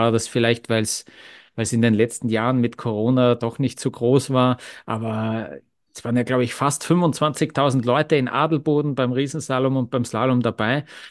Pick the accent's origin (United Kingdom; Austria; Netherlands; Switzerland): Austria; Vienna; ich habe ja als Wiener dann das Problem, zu Mitternacht zuckt ja dann das Tanzbein, gell?